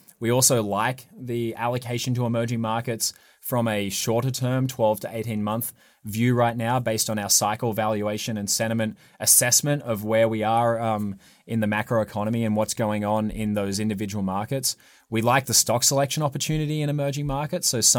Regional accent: Australia; I'm from Australia, we have a tax treaty with the US

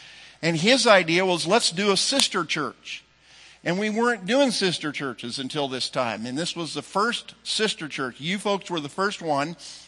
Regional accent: Henderson, Nebraska, United States; My wife Marcia is here, and we're from Henderson, Nebraska

